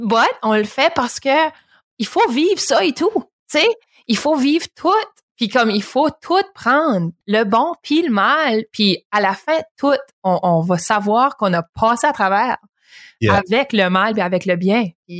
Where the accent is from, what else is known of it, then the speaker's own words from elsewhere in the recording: Pointe-à-la-Croix, Quebec, Canada; parce que je viens de Camontaine, à Pointe-à-la-Croix